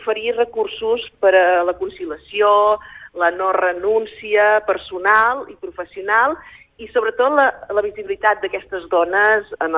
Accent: Serra de Daró, Catalonia, Spain; born or raised there

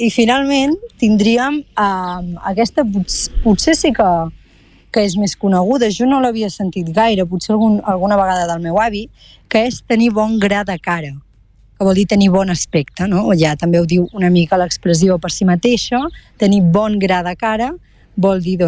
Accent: Girona, Catalonia, Spain; accent: Girona; al final el meu accent és de Girona, sóc de Girona i no m'agrada canviar-lo per l'entorn on visc

